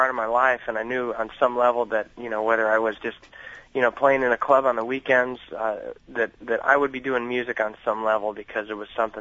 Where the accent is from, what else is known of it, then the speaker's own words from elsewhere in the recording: Illinois, United States; growing up in Illinois, you just you're subject to a certain type of Christianity